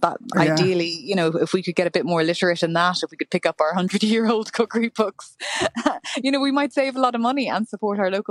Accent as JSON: {"language": "English", "town": "Limerick", "region": "Munster", "country": "Ireland", "said": "I'm from Limerick"}